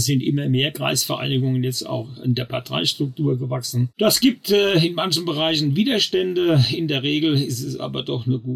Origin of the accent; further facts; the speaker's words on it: Rhineland-Palatinate, Germany; Struktur, die wir in der Pfalz, was